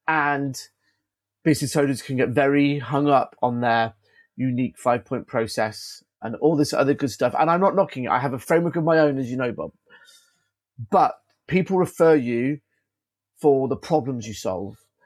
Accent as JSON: {"language": "English", "region": "South West England", "country": "United Kingdom", "said": "I'm from Wiltshire, which is the Southwest to anyone other than people that live in the Southwest, right?"}